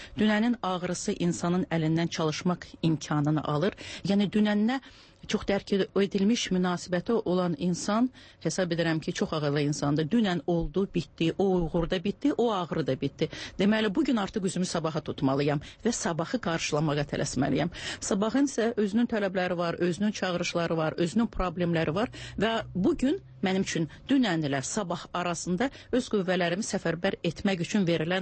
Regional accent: Kalbajar, Kalbajar District, Azerbaijan; born there; also born or lived in Shusha; Şuşa mənim uşaqlığımdır, Şuşa mənim gəncliyimdir. Özüm səhətəm hərbiçi olduğuna görə, Kəlbəcərdə işlədiyinə görə mən Kəlbəcərdə doğulmuşam.

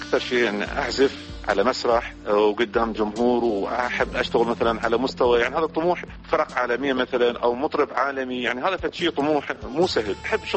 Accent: Iraq; أنا كعراقي بلدي أولى.

